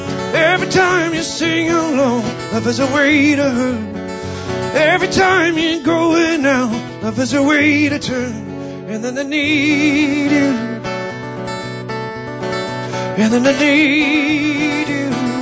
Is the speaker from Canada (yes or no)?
yes; Yellowknife, Northwest Territories, Canada; Growing up in Yellowknife, there were sort of two schools of music.